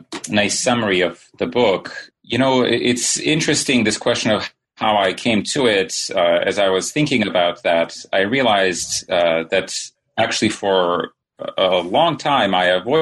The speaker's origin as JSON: {"language": "English", "town": "Sarajevo", "region": "Federation of Bosnia and Herzegovina", "country": "Bosnia & Herzegovina", "tie": "born or raised there", "second_language": "English", "moved": "yes", "lives_now": "United States", "said": "So I guess I should say that I grew up in Sarajevo and my family left the city in 1992 and then came eventually to the United States."}